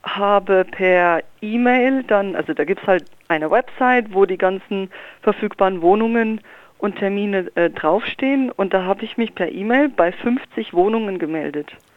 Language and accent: German; Germany; meine Eltern leben doch aber in Deutschland und ich bin ja auch Deutsche und hier ist mein deutscher Pass und ich habe auch in Deutschland vorher gelebt